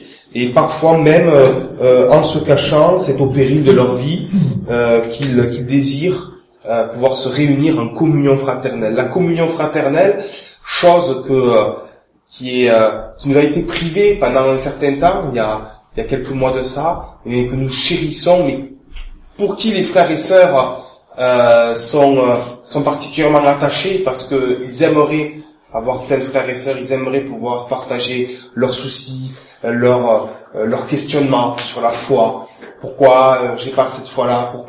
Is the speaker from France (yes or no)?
yes; Albi, Occitanie, France; accent: Toulouse, Albi; mon accent soit chantant, ce n'est pas l'accent marseillais, c'est l'accent toulousain, albigeois plus précisément.